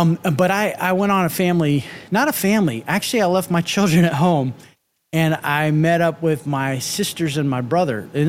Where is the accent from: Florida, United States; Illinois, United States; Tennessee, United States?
Florida, United States; I don't really like the beach because I grew up in Florida.